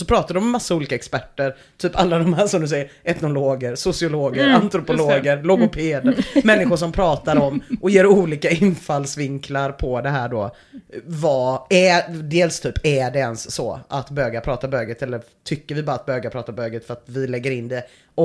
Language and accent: Swedish; Gothenburg, Västra Götaland County, Sweden; accent: Gothenburg dialect; Bara jag inte kan hemma med något annat än göteborgska. Jag pratar bara lite mer göteborgska med i vanliga fall.